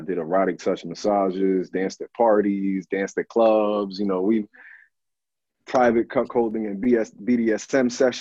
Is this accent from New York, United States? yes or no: no; New Jersey, United States